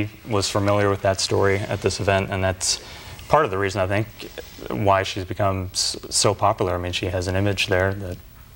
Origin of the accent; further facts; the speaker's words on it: New York, United States; For me, I grew up in New York and always grew up around the great newspaper environment there.